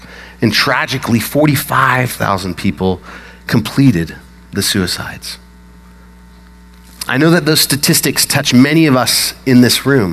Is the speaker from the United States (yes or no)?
yes; Colorado, United States; now in Portland, United States; I'm from Colorado, and we don't get that many snowy days in Portland